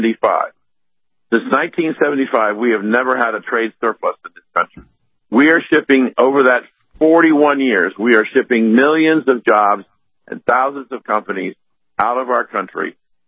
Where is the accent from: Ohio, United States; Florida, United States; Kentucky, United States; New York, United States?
Ohio, United States; Columbus; I was back in Columbus, my hometown, for Christmas.